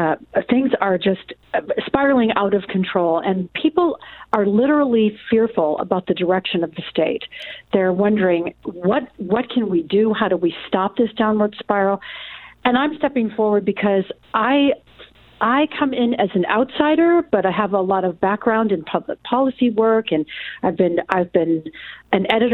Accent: Williamsburg, Virginia, United States; also born or lived in Wisconsin; now in Oregon, United States; I was born in Wisconsin, raised in Williamsburg, Virginia, which tells you a little bit about why I am a big believer in the Constitution

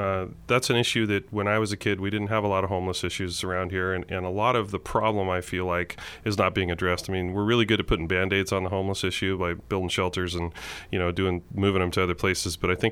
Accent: Winston, Oregon, United States; So I was born and raised here in Douglas County. I went to Douglas High School. I'm a Winston boy. I've lived here my whole life

